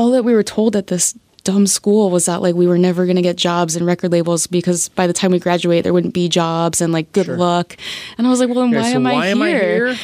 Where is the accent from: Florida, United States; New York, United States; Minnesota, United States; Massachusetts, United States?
Florida, United States; Tampa; At the big like football stadium in Tampa. I grew up